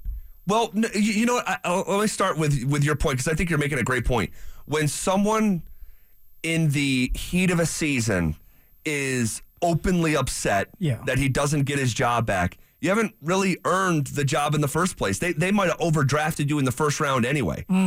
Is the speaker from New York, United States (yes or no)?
yes; New York, United States; Despite growing up in New York, never went there.